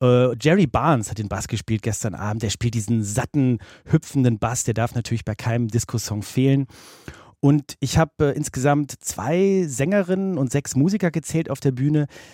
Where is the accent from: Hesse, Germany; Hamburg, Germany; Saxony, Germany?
Hamburg, Germany; Als Hamburger ist man ja gut ausgerüstet mit Regenponcho und so weiter.